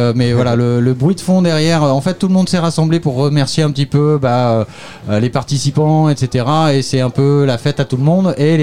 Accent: Caen, Normandy, France; Je viens de Caen et du côté de Caen, il y a Ouistreham

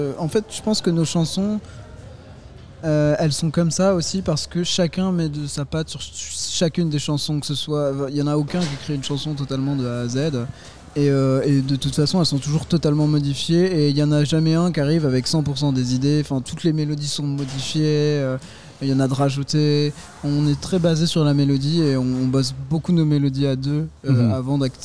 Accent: Mortagne-au-Perche, Normandy, France; On vient du Perche, exactement. Mortagne-au-Perche.

